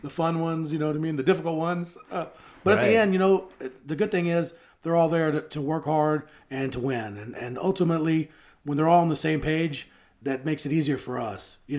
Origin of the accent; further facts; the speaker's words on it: Dallas, Texas, United States; Yeah, I'm originally from Dallas, and I played football at Texas A&M University.